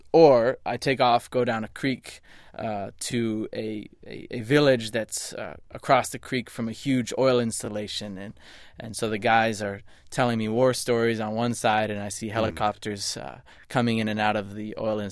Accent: San Francisco, California, United States; San Francisco.

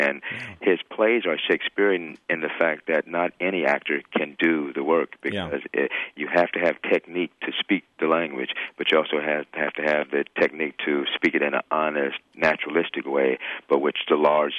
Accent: United States; And as an African American artist and as an American, I owe a great deal to the man.

